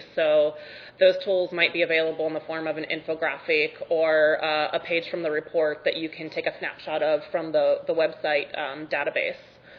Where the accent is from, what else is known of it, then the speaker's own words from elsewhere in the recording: Ohio, United States; like I said, I'm in Arkansas now. I grew up in Ohio.